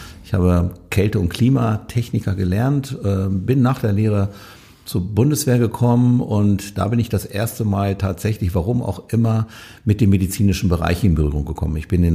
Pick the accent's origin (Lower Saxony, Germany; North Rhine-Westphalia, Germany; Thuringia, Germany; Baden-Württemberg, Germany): Lower Saxony, Germany; Hanover; Ich bin hier in Hannover geboren und ich lege auch Wert darauf, dass ich in Linden groß geworden bin. Das ist ja immer noch mal so eine kleine Auszeichnung dazu. Ich bin 1955 auf die Welt gekommen.